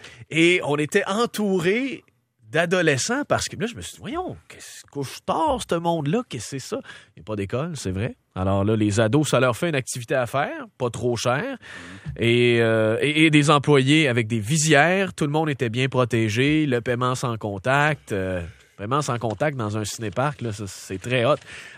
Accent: Joliette, Quebec, Canada; born there; je suis né à Joliette, je connais un peu le secteur.

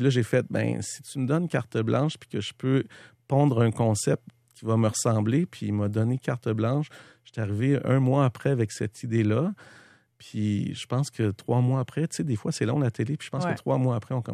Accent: Montreal, Quebec, Canada; moi, je viens de la ville. Je suis né à Montréal, élevé à Montréal, d'une famille normale. Montréal-Est, Pointe-aux-Trembles, donc pas loin des raffineries, dans la Pointe-Est de Montréal.

